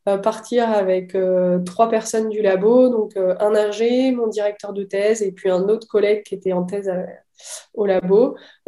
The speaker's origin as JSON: {"language": "French", "town": "Metz", "region": "Grand Est", "country": "France", "said": "je suis de Metz"}